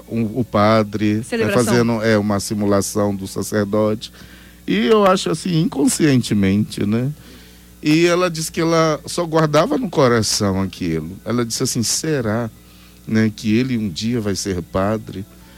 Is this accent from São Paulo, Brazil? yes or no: no; Itapecuru-Mirim, Maranhão, Brazil; Então, eu sou do estado do Maranhão, numa cidade chamada Itapecurumirim.